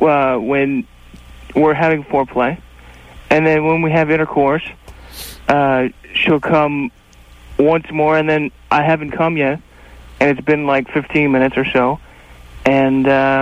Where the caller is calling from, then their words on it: Windsor, Ontario, Canada; Well, Windsor, Ontario, right across from Detroit.